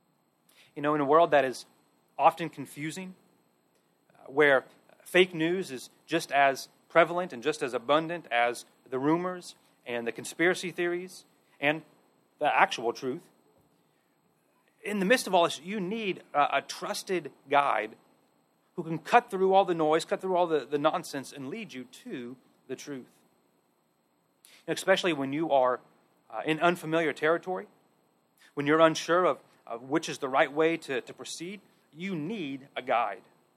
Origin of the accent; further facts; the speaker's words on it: Midwest, United States; Now, I'm from the Midwest, so I can say that. You can't, but I can.